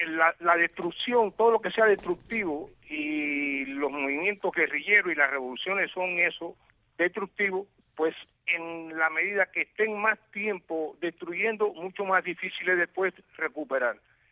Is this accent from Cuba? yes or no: yes; Cuba; mi deseo como cubano